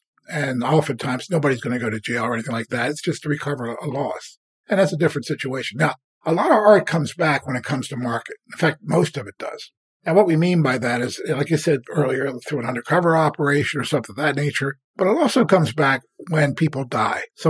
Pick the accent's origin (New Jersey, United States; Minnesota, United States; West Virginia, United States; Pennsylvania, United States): Pennsylvania, United States; Philadelphia; And he was from Norway. I was from Philadelphia.